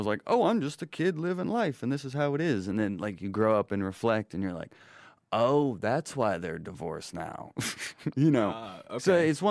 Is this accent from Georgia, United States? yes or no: yes; Rome, Georgia, United States; He was in Rome. I'm originally from Rome, Georgia.